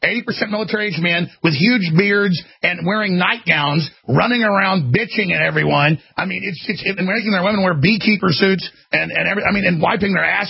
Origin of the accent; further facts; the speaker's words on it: Texas, United States; I've had my ass kicked plenty of times where I grew up in Texas.